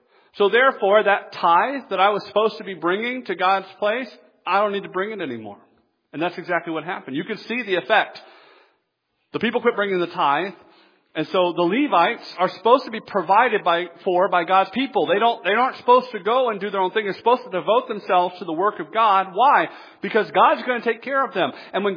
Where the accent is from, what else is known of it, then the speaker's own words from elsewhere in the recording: the South, United States; I'm from the South originally, and so when we got snow in the South, it was like that much.